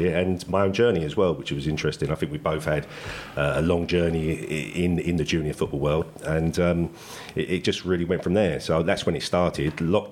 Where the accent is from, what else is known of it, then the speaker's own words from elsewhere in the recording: Leytonstone, London, United Kingdom; now in Essex, United Kingdom; I've been in Essex for maybe 10, 12 years. I was originally from London, sort of Leytonstone way.